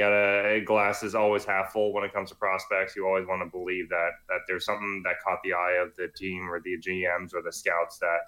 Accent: Florida, United States; as a kid, growing up in Florida, we didn't really have the Nesson channel.

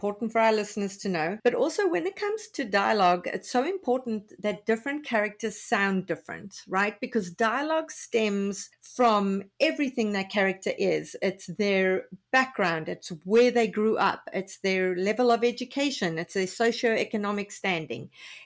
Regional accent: South Africa; I know with my first novel as a South African, I was throwing in Afrikaans words that were authentic to those characters

